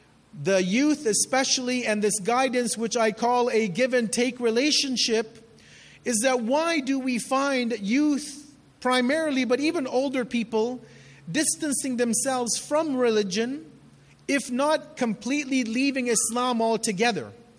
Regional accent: Edmonton, Alberta, Canada; people that I grew up with in Edmonton

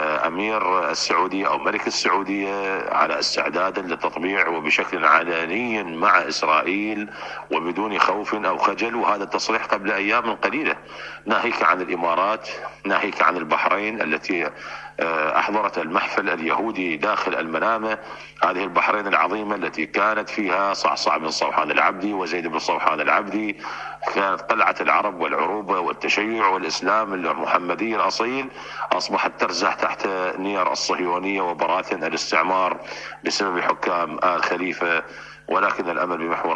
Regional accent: Ismailia, Ismailia Governorate, Egypt; حتى وصل الجيش الإسرائيلي بعد حرب أكتوبر إلى مدينتي الإسماعيلية وخط الكيلو 101

